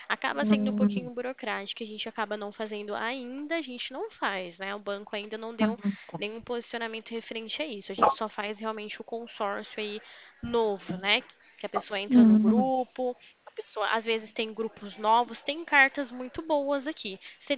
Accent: Limeira, São Paulo, Brazil; Eu sou aqui de Limeira, São Paulo.

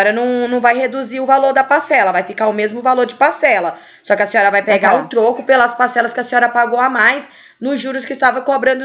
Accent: Ribeirão Preto, São Paulo, Brazil; Eu sou daqui de Ribeirão Preto.

